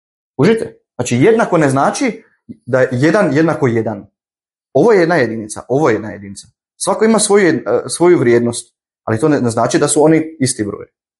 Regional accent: Croatia; Recimo, mi smo u Hrvatskoj. Ja sam Hrvat, ne znam.

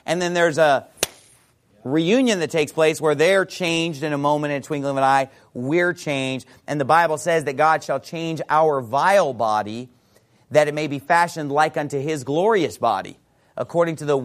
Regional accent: Sacramento, California, United States; And I'm from Sacramento, California. So when I was growing up, I would see this guy on TV.

